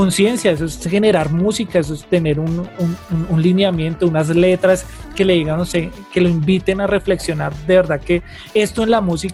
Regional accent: Bogotá, Colombia; todas esas costumbres que tenemos como bogotanos.

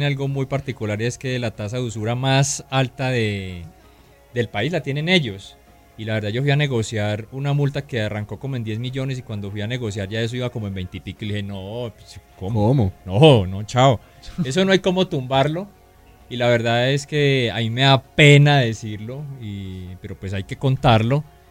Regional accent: Toro, Valle del Cauca, Colombia; Soy del norte del Valle, de Toro, así que los vecinos me colocaron así.

